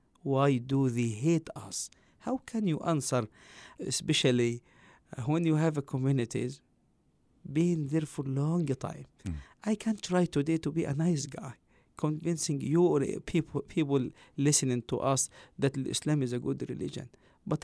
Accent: Egypt; English is a second language; now in United States; you know, I grew up in Egypt and I came to America to become an American citizen and to start feeling, you know, there is no difference between me and you. I might have an accent

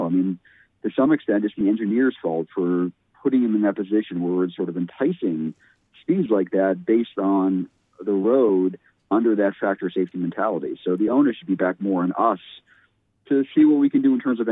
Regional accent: Watertown, Massachusetts, United States; now in Connecticut, United States; As a kid, I grew up in Watertown, Massachusetts, right outside of Boston, and I could walk or bike all over town as a kid.

